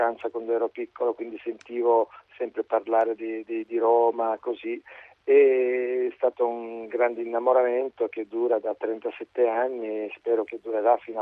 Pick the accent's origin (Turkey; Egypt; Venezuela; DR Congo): Turkey; Istanbul; ogni volta che dicevo io sono di Istanbul, mi rispondevano mamma li turchi